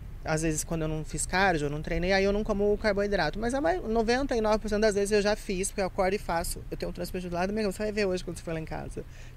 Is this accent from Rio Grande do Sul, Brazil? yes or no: no; Mato Grosso do Sul, Brazil; Eu sou de Mato Grosso do Sul